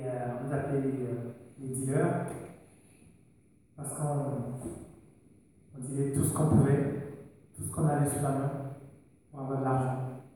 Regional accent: Cameroon; d'origine camerounaise. Je suis né au Cameroun, où j'ai grandi, dans une famille, pas vraiment chrétienne, mais on n'était pas musulmans, donc voilà, on pourrait se dire chrétien.

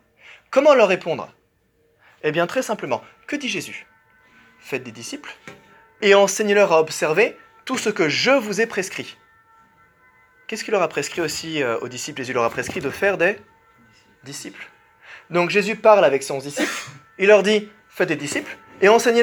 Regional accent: Montreuil, Île-de-France, France; Moi, je viens de la ville de Montreuil.

